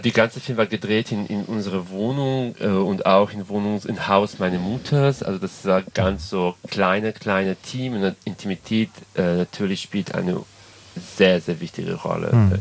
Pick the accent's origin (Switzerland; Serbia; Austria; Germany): Serbia; first language Serbo-Croatian; German is a second language